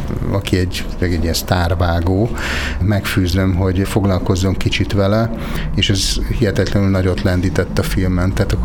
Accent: Budapest, Hungary; én rettentően szeretek Miskolcon lenni gyerekkorom óta, tehát azért nekem ide erős kötődésem van, bár én amúgy pesti vagyok, de itt Borsodban van a házunk, kiskoromtól járok a Bükkbe

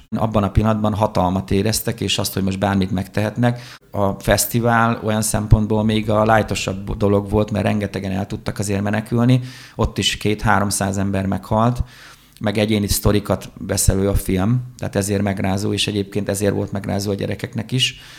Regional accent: Hungary; mikor megtudta, hogy magyarok vagyunk, tanárok

